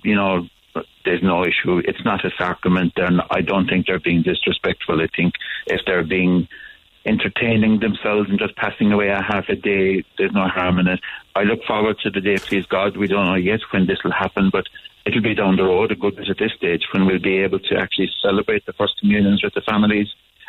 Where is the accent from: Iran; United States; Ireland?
Ireland; And we are brilliant as Irish people at supporting one another at times like this